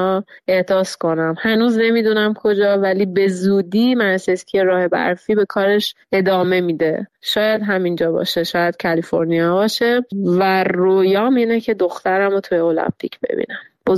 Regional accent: Iran; moved away; الانی که اینجا نشستم به دور از ایرانم

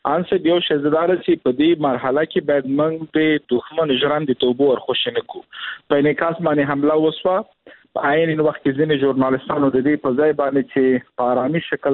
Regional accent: Afghanistan; زه شخصا د بامیان یم، بامیان کې مې تولد شوی ده، د هجوز کې مې ژوند کړی ده، کورنۍ مې هلته وه.

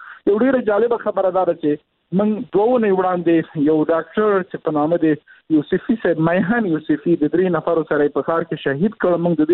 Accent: Afghanistan; زه شخصا د بامیان یم، بامیان کې مې تولد شوی ده، د هجوز کې مې ژوند کړی ده، کورنۍ مې هلته وه.

